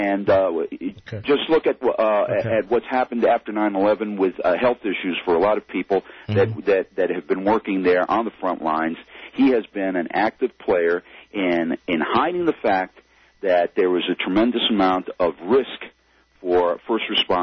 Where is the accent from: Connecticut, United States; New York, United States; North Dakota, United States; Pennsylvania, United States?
New York, United States; And I'm a New Yorker. I have family in New York, very much involved with the uniformed workforce